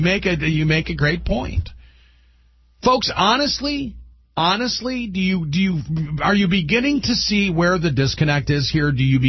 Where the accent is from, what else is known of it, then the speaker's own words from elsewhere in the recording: United States; by virtue of being an American, we have certain alienable rights and obligations